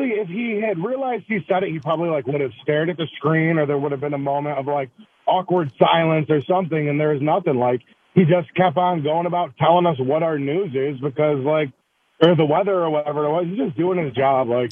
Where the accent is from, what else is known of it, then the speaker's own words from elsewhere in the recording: Rochester, New York, United States; I'm from Rochester myself.